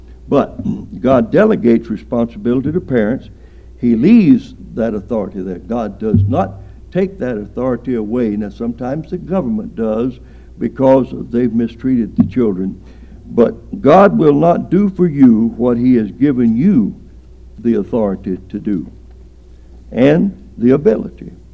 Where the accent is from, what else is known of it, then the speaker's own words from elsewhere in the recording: Baghdad, United States; Well, we had a man down here in Baghdad, and I'm not talking about Iraq, where I grew up down there in Baghdad.